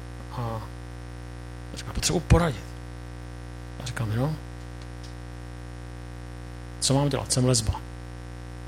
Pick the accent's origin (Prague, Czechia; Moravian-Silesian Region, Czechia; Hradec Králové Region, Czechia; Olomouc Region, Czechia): Prague, Czechia; jsem z Prahy, možná to jinde vypadá jinak, ale já myslím, že ne.